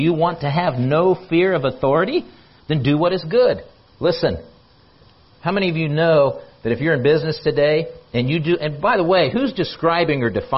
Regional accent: United States; I'm just picking on America because I'm an American citizen. This is where I live.

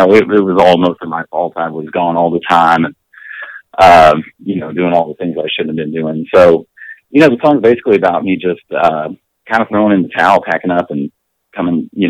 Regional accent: El Paso, Texas, United States; now in Los Angeles, United States; I moved to LA. I'm from El Paso originally. I moved to LA with an ex-girlfriend of mine

